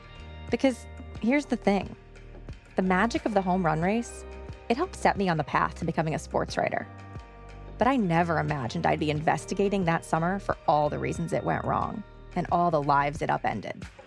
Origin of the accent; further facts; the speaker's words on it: St. Louis, Missouri, United States; In my story, that moment came on September 8th, 1998, a Tuesday night, in my hometown, St. Louis.